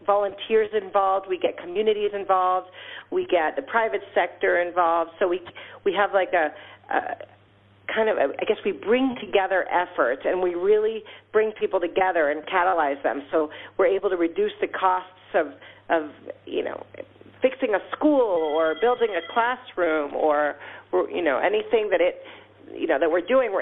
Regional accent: El Salvador; I'm from El Salvador, and I grew up in this part of the world

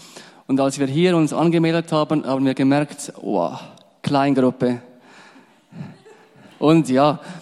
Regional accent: Switzerland; aber ich als Schweizer oder wir sind eher ein bisschen für uns und ja, so ist es uns angenehm

